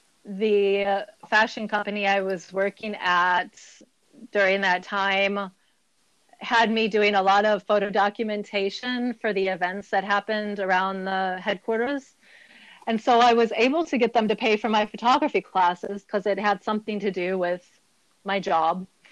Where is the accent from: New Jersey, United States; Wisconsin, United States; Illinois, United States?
Wisconsin, United States; now in Portland, United States; I was living in Wisconsin. I'm from Wisconsin initially. I wanted to move to Portland. I made it here.